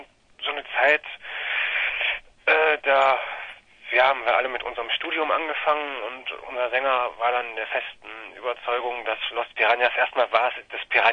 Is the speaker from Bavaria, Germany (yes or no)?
no; Essen, North Rhine-Westphalia, Germany; Also ich komme aus Essen